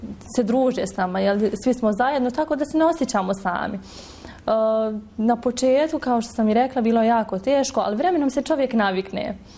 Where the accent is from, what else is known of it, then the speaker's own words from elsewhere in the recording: Bosnia & Herzegovina; moved away as an adult; now in Turkey; Došla sam iz Bosne i Hercegovine, u stvari Ankara je sama veća od cijele Bosne i Hercegovine.